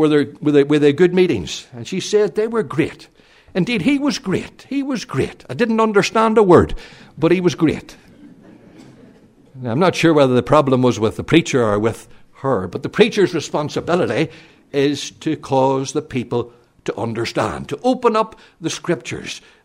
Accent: Enniskillen, Northern Ireland, United Kingdom; also born or lived in Armagh; I was born in Armagh, in a place called The Folly. I'm sure Davy Mitchell knows where that is, being an Armagh man. But We were moved to Enniskillen some years later when my father came home from the Royal Marines.

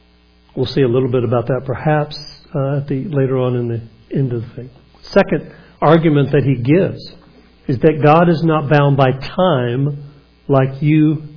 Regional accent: Alabama, United States; When I was a young boy, I was not raised in church. But I was raised in Alabama. And of course, everybody down south, even if they weren't churchgoers, knew the Bible stories.

